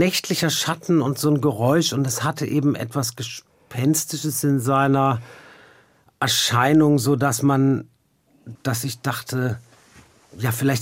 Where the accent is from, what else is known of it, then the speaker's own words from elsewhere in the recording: Offenburg, Baden-Württemberg, Germany; Aus Offenburg, ganz genau.